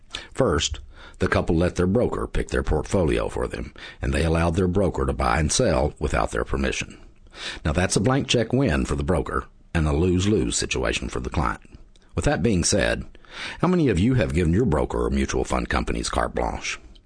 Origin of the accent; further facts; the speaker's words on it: Texas, United States; I am the Smart Money Retirement Specialist, born and raised in Texas, and working with clients right here in the Dallas-Fort Worth Metroplex and all over the rest of this big old Lone Star State.